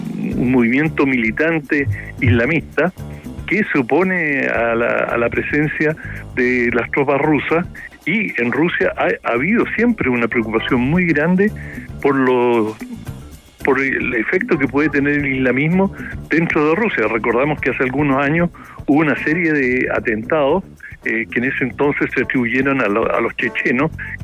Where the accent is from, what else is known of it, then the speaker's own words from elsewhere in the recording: Temuco, Araucanía, Chile; born there; Lo más importante de lo que has dicho de mí es que nací en Temuco.